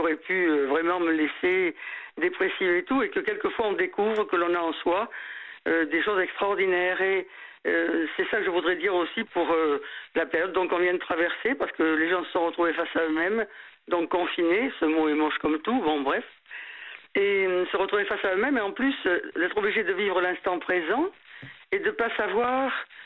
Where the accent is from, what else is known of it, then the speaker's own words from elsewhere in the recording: Nouvelle-Aquitaine, France; Je suis de la Gironde au départ, je suis venu me faire opérer sur Lyon